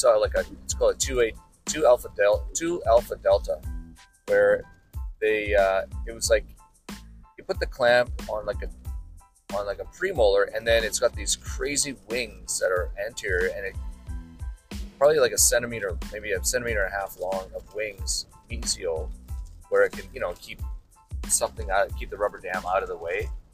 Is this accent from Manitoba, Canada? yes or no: yes; Manitoba, Canada; it's a Manitoba telephone number, because I'm from Manitoba, so born and raised, never going back.